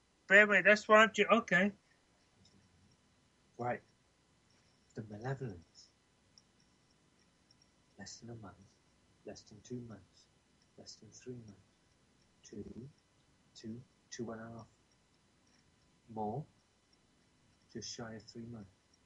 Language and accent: English; England, United Kingdom; my queen, I'm from England, my queen isn't a reptilian shapeshifter.